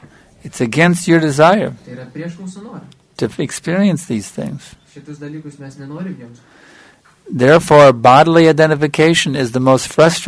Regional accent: United States; I come from America. She's supposed to be the wealthiest, most powerful, and happiest people in the world.

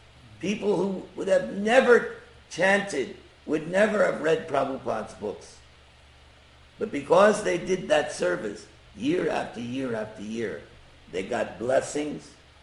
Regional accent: New York, United States; Yeah, I'm from Long Island.

